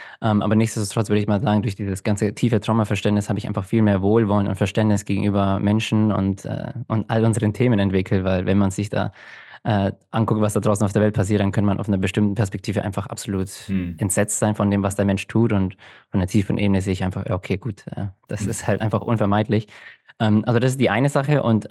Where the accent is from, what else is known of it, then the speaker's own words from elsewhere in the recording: Mexico; now in Germany; Ich habe dir erzählt, ich komme ja eigentlich aus Mexiko